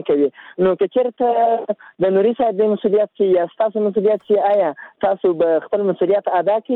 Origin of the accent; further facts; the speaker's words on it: Zabul, Afghanistan; now in Ghazni, Afghanistan; زه د زابل يم